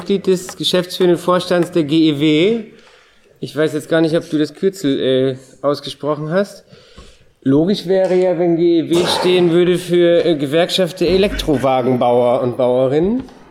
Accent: Lower Saxony, Germany; ich komme zufälligerweise ganz aus der Nähe von Emden. Und wenn Emden dicht macht, dann macht Ostfriesland dicht.

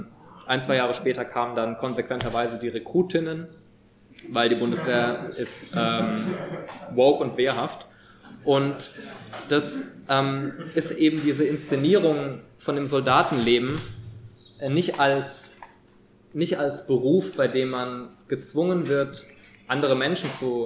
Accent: Berlin, Germany; ich komme aus Berlin

